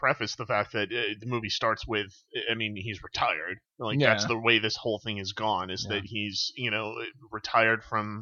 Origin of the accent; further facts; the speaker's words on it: Rochester, New York, United States; And from my hometown of Rochester, too, so I have a little bit of a bias